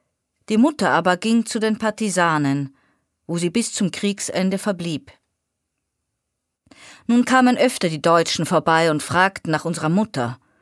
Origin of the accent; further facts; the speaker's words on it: Remschenig, Carinthia, Austria; born there; first language Slovenian; German is a second language; Ich bin in Remschenik geboren.